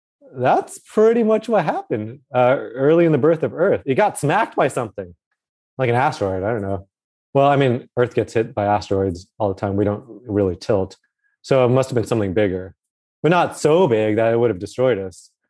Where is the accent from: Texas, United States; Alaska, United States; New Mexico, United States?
Alaska, United States; I grew up a bit in Alaska, near the top there. In the summer, the sun would never set.